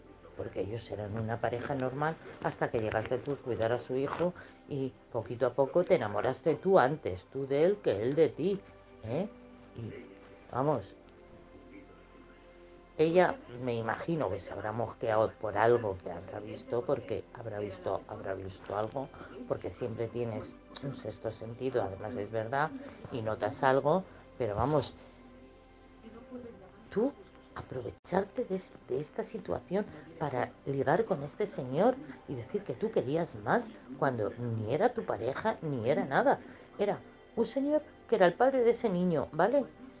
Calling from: Madrid, Community of Madrid, Spain; de Madrid.

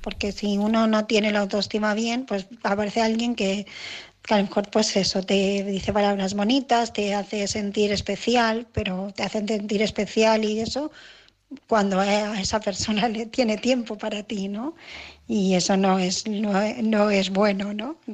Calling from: Barcelona, Catalonia, Spain; de Barcelona

